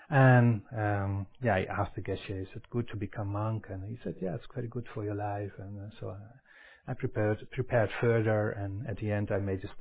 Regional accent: Netherlands; English is a second language; I'm actually from Netherlands, so I want to apologize already for my accent tonight.

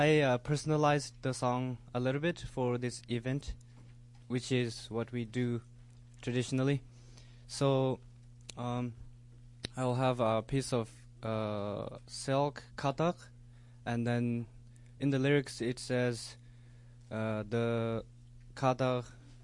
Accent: Amdo, China; I'm from Amdo, Tibet. I'm a current Duke student.

